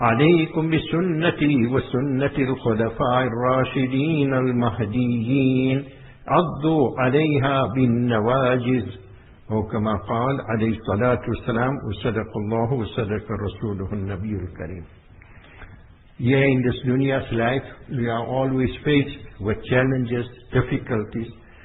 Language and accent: English; South Africa; I thought that we once perhaps that being South African, we got money, so I'll take a taxi and we'll go.